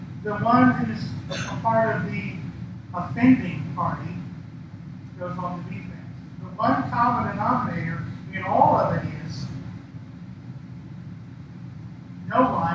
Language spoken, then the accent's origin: English; United States; Now, I am an American and I'm proud of it.